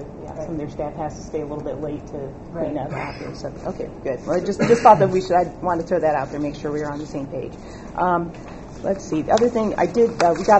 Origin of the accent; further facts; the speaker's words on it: Bowling Green, United States; I should have started out with, I am from Bowling Green. My parents still live there